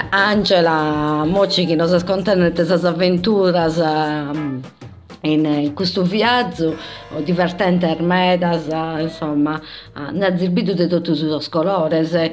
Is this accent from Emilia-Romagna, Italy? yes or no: no; Sardinia, Italy; E io sono sarda, sono abituata a sumare bello.